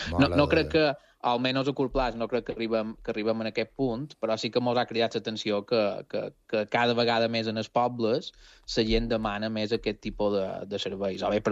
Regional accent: Campos, Balearic Islands, Spain; com tu has dit, nosaltres som de Campos.

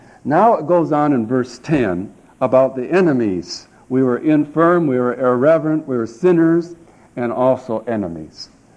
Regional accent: Elmont, Michigan, United States; Brother Lowdy coming up to my hometown in Elmont, Michigan, in the summer and giving talks.

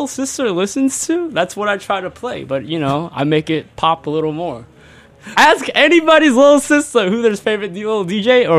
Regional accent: Colorado, United States; now in New York, United States; Colorado, born and raised.

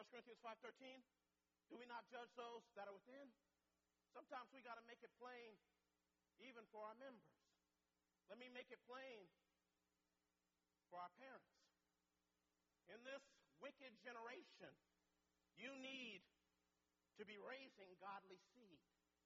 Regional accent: San Francisco, California, United States; Every act of sodomy, and I'm from San Francisco, Genesis 13:13.

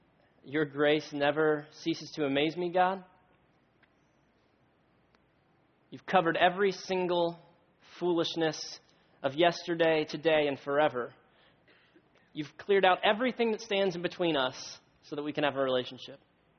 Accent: Miami, Florida, United States; I came from South Florida, Miami area.

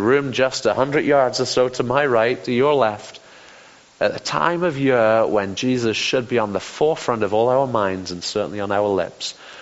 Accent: United Kingdom; I don't do this because I'm British.

